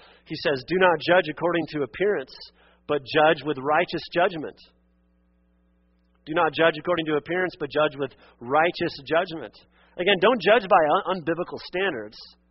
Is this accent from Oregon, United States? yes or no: yes; Oregon, United States; Or because a lot of times in the culture where I grew up in Western Oregon, if you recycle, or if you don't vote Republican